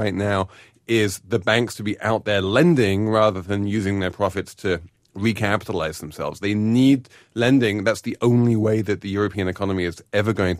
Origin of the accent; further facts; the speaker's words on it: United Kingdom; Now that the world has fallen apart thanks to my home country of the United Kingdom